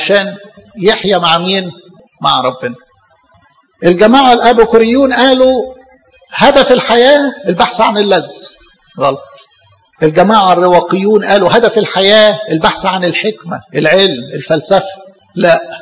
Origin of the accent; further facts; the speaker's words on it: Egypt; born there; انا اتولد مصري